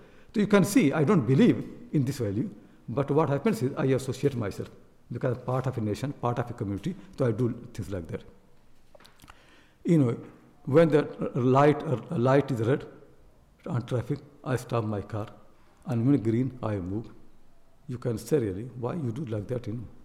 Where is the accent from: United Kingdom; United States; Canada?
United Kingdom; this identity of British people, and I'm British, I eat with the left hand.